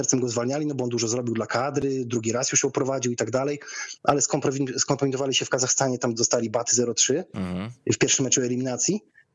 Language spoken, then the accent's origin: Polish; Warmian-Masurian Voivodeship, Poland; moved away; bo ja jestem z małego miasta w Polsce, z Mazur, gdzie właściwie nic nie ma.